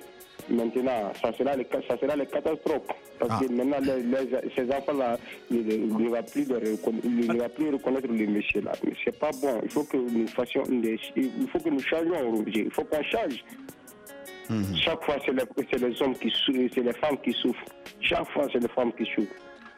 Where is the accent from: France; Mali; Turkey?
Mali; chez nous au Mali ici.